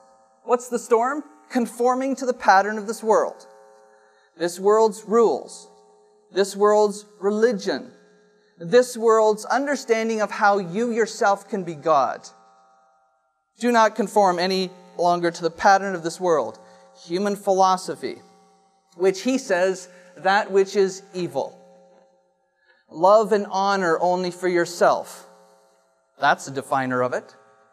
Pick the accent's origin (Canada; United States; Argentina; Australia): Canada; As a Canadian, it's hard to come up with that.